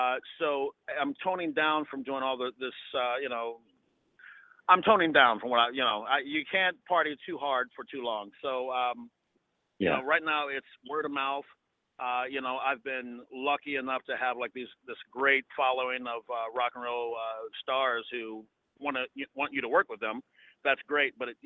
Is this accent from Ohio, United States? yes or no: no; Indianapolis, Indiana, United States; I never thought that, you know, growing up in Indianapolis, that I would have the life that I have.